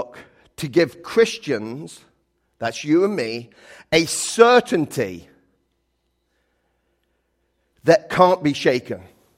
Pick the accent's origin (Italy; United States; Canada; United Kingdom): United Kingdom; England; You know, I'm from England.